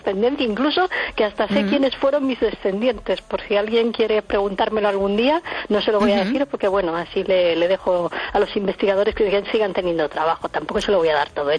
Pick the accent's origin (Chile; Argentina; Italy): Italy; Spanish is a second language; now in France; como todo el mundo sabe, yo soy italiana, con lo cual tendría que ir con la selección italiana si me tirase el corazón, pero llevo muchísimos años viviendo en Francia